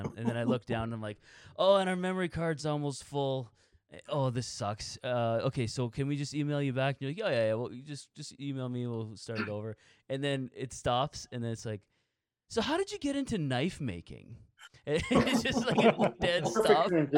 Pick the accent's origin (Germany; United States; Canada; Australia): Canada; We're Canadian.